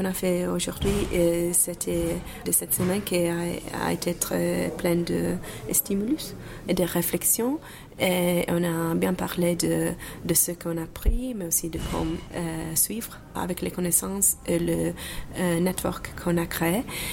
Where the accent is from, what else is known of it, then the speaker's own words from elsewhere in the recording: Turin, Piedmont, Italy; French is a second language; je viens de Turin, que ça a été pendant tout le XXe siècle une ville très industrielle.